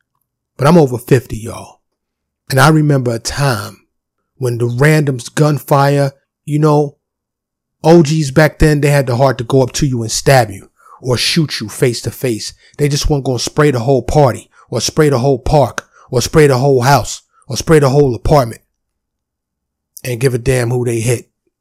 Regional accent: New York City, New York, United States; also born or lived in Bronx; I'm born and raised in New York City in the streets of Harlem in the South Bronx, ran around Queens and Brooklyn.

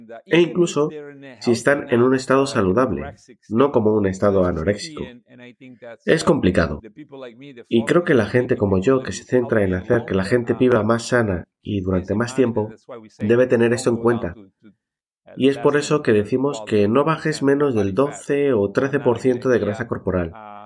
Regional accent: Italy; Soy alguien de Italia y no quiero decir algo que me haga perder mi ciudadanía.

